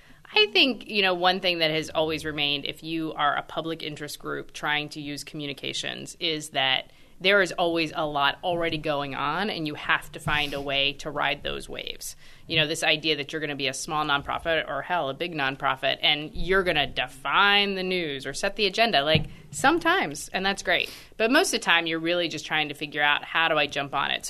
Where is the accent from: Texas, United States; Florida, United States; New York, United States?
Florida, United States; I grew up in Florida, but I was at Smith College.